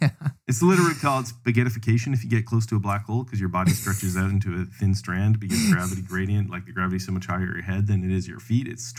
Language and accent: English; Canada; now in United States; I'm Canadian, and when I came to the United States, there's a lot more visible images of patriotism all over the place.